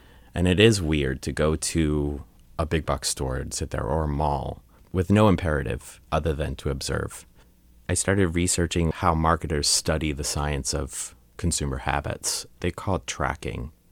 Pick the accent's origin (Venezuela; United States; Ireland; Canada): United States; New York; I grew up in Long Island, New York